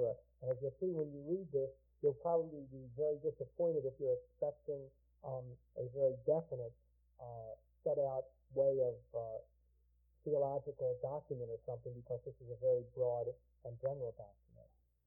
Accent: Baltimore, Maryland, United States; Ben Har Sinai in my hometown of Baltimore in 1842

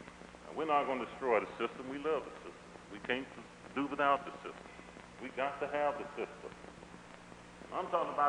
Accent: Alabama, United States; I came from a section of the country that I compare with South Africa. I came from Alabama. Section in Alabama known as the Black Belt.

